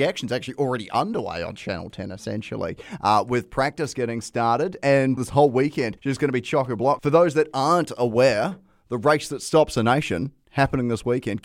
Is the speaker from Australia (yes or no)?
no; New Zealand; Well, as a Kiwi, I've got a kind of barrack for him as well.